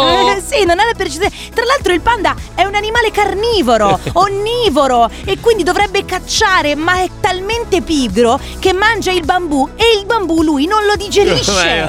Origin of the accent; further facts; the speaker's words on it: Treviso, Veneto, Italy; visto che io sono di Treviso